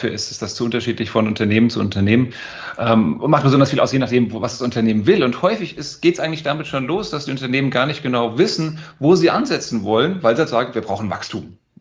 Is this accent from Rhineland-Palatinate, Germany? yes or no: no; Frankfurt, Hesse, Germany; ich bin Frankfurter Bub geboren und aufgewachsen